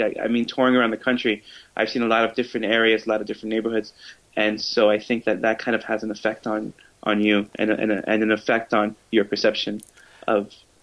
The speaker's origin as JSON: {"language": "English", "town": "Bronx", "region": "New York", "country": "United States", "tie": "born or raised there", "lives_now": "Queens, United States", "said": "where I grew up in the Bronx, I live in Queens now, but where I grew up over there, it's very different."}